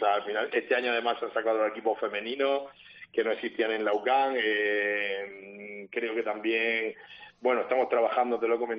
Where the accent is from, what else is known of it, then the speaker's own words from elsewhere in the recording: Murcia, Region of Murcia, Spain; yo soy murciano y yo vivo en Murcia